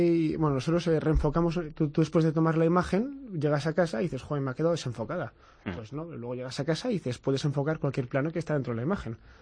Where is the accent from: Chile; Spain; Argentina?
Spain; nosotros al final somos españoles que estamos en España y nos gusta quedarnos en España.